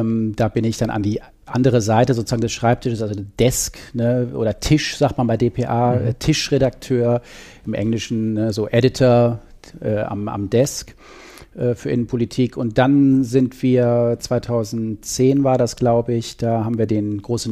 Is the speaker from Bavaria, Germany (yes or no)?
no; Hamburg, Germany; Bin eigentlich Hamburger, dann bin ich da im Süden gelandet, das war auch ganz spannend.